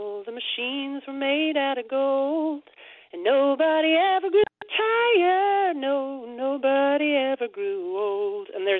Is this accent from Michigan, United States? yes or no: no; California, United States; So I got a little bit more exposure to that music than I think somebody would have growing up in Brooklyn or Berkeley or Denver or wherever, you know.